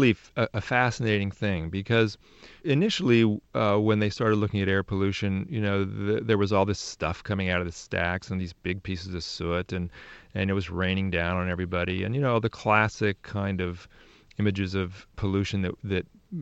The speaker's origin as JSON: {"language": "English", "region": "California", "country": "United States", "tie": "born or raised there", "said": "I mean, I grew up in Silicon Valley and was used to celebrating the wonders of electrons"}